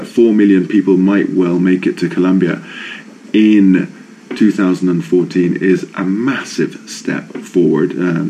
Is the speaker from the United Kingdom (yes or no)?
yes; England, United Kingdom; And I take this well, and I say, here as an Englishman, I'm still considered a hooligan, despite having never been a hooligan in my life.